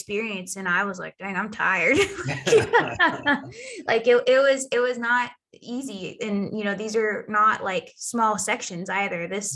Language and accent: English; Kansas, United States; So I grew up in Southwest Kansas, so I know the wind blows like no other.